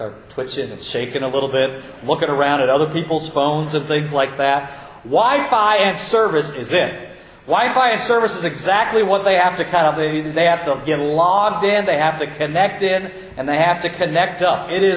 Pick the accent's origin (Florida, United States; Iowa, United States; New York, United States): Iowa, United States; I grew up in Iowa, and my ministry was going out and helping farmers.